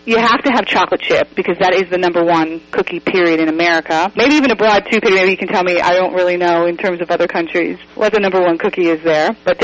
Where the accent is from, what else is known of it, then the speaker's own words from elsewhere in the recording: Miami, Florida, United States; moved away; But I'm not an original West Coaster, I'm an East Coaster or Southeast Coaster. From Florida, born and raised in Miami.